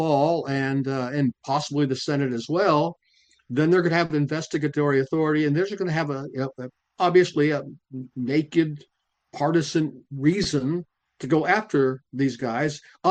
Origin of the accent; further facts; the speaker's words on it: Virginia, United States; In my home state here in Virginia